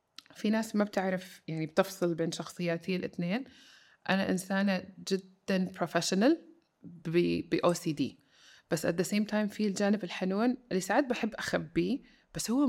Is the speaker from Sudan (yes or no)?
yes; Sudan; also born or lived in Saudi Arabia; يعني أنا عايشة برا، مولودة في السعودية، الوحيدة بتتكلم في الدفعة إنجليزي